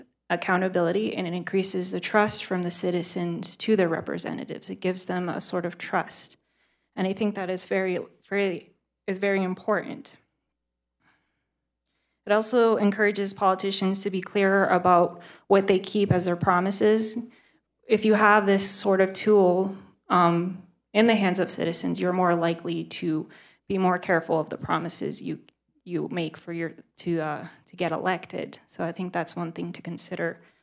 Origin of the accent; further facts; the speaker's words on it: Florida, United States; from Pasco County.